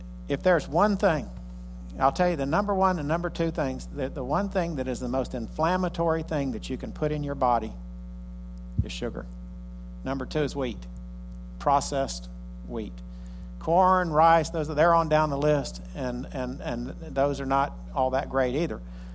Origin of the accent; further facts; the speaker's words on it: Valdosta, Georgia, United States; I was raised in Valdosta most of my life.